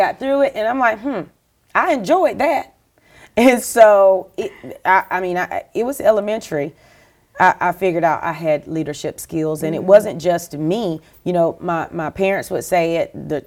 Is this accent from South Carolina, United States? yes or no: yes; South Carolina, United States; now in Arizona, United States; South Carolina girl. And so even in Arizona, they're like, where are you from? South Carolina. Yeah, we can tell. The accent. I'm not going to lose my accent.